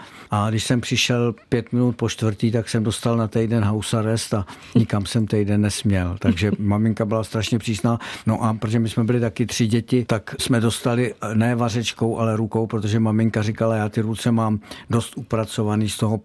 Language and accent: Czech; Prague, Czechia; Vinohrady byly úžasný. Zaprvé jsme se prali v rajské zahradě se Žižkovákama.